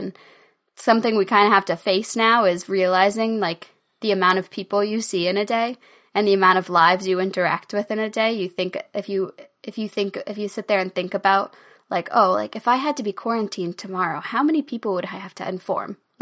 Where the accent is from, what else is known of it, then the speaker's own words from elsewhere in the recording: United States; Like I'm from the United States, you're from Great Britain, you're from Ireland.